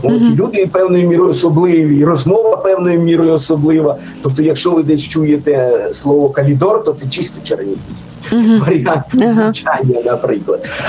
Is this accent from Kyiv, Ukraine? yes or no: yes; Kyiv, Ukraine; born there; якщо брати чисто точку народження, то це Київ, звичайно. Але моя мама з Південної Чернігівщини, це Бобровицький район, тато з Новгородсіверського району.